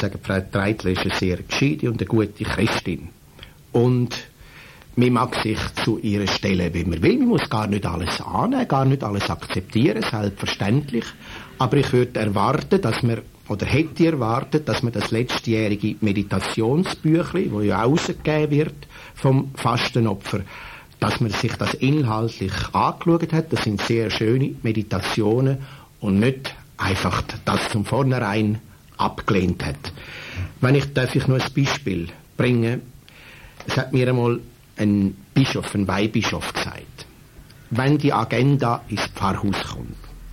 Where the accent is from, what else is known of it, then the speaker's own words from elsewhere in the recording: Switzerland; da können wir einmal ein Zeichen setzen, wir als Schweizer.